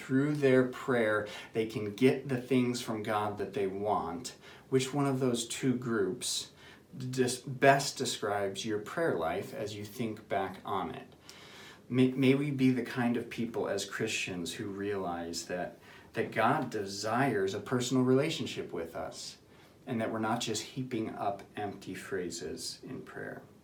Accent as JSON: {"language": "English", "region": "Ohio", "country": "United States", "tie": "born or raised there", "said": "That we lived in the house the whole time that I was growing up in Ohio, a good chunk of the time that I was growing up in Ohio, so at least 15 years"}